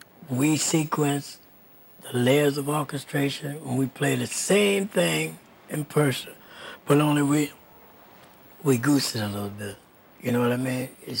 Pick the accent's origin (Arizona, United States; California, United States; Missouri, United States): Missouri, United States; St. Louis; Blanton is from St. Louis, from my hometown